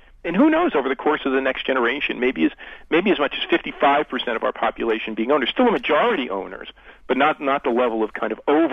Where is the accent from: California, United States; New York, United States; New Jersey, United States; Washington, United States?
New Jersey, United States; Yeah, that's what I grew up in New Jersey. Single first floor of my parents' two-family house.